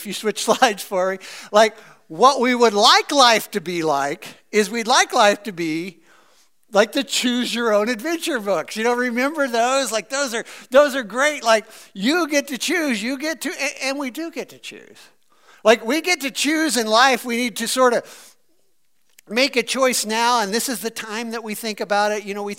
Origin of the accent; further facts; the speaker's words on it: Missouri, United States; moved away as an adult; now in York, United States; I'm from Missouri, and we decided to move across the country to Baltimore, Maryland for a job